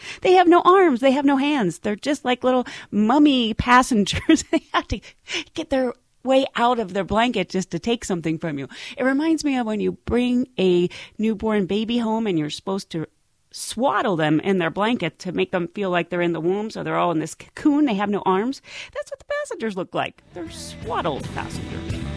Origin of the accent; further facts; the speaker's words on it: Pittsburgh, Pennsylvania, United States; I'm from Pittsburgh, so it's